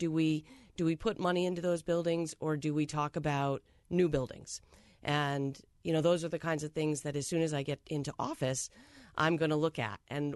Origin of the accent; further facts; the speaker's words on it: Milford, Connecticut, United States; So I was born and raised in Milford.